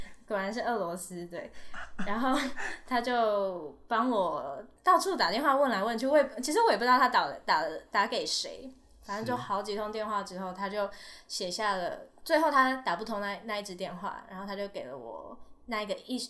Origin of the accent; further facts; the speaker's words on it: Taiwan; 然后我就说，哦，我从台湾来，我为什么在这？